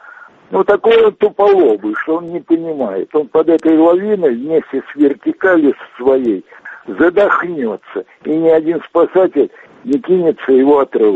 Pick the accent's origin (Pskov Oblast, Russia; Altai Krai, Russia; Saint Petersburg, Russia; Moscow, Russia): Moscow, Russia; я сам москвич